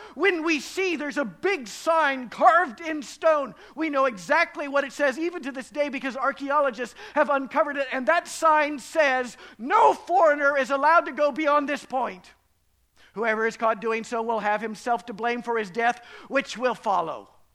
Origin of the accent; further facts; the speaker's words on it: Acton, Indiana, United States; I grew up in Acton, Indiana, in the 1960s, when it was still completely segregated. There was not one child of color anywhere in Acton, Indiana, or in my grade school, not one.